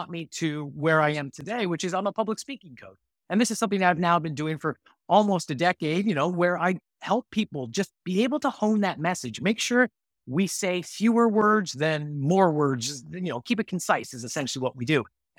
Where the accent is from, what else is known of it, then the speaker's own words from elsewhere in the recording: Madeira, Portugal; If you came to my hometown, if you came here, I'm located on Madeira Island in Portugal right now.